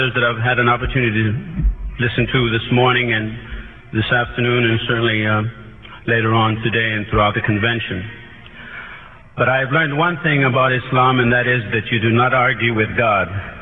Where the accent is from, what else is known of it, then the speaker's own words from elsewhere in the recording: Lubbock, Texas, United States; English is a second language; I'm originally from Texas, small West Texas town called Lubbock, and it's right in the center of the Bible Belt, kind of, very religious, lots of churches in the city. Being Hispanic, I speak Spanish fluently.